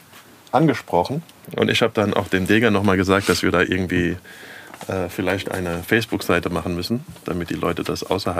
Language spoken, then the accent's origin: German; Frankfurt, Hesse, Germany